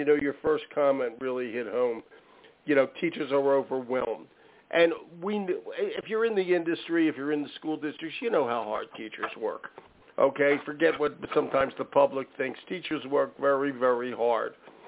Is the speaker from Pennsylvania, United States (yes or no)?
yes; Philadelphia, Pennsylvania, United States; And Dick Clark, I'm from Philadelphia, the great host of Bandstand.